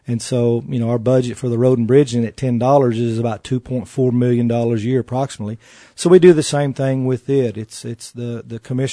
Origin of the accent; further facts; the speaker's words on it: Texas, United States; Born and raised in Lubbock County, lived here 52 years. Love the people here.